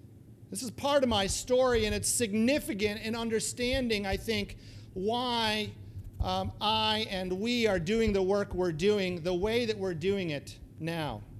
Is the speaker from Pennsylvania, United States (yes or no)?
no; Rockford, Illinois, United States; born there; So I was born in Rockford, Illinois in 74.